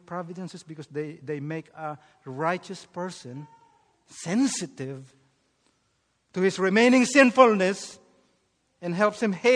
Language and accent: English; Philippines; now in United States; I remember when I was new to the United States and growing up in the Philippines where we were poor.